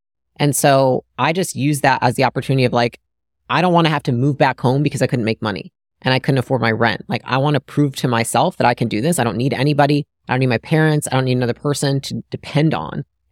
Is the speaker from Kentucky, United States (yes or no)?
no; Michigan, United States; born or raised there; moved away as an adult; now in California, United States